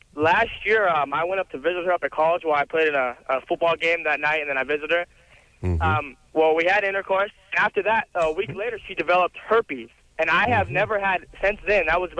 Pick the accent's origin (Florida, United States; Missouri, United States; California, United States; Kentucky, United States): California, United States; West Covina; I'm from West Covina.